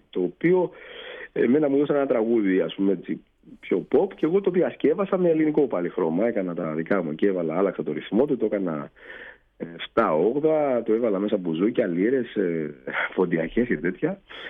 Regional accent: Greece; also born or lived in Russia; Εγώ, που είμαι από την Ελλάδα

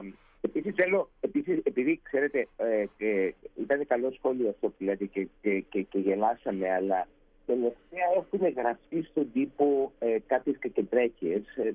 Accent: Greece; ορθόδοξος, εγώ λέω είμαι Έλληνας. Παρόλο που έχω και το αμερικανικό διαβατήριο και είμαι αμερικανός πολίτης. Λέω λοιπόν εγώ είμαι Έλληνας.

